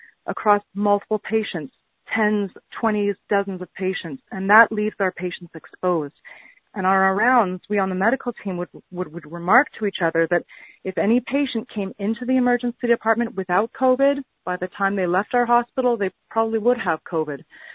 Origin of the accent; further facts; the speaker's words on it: Canada; I'm from Canada, where healthcare is a right, not a privilege.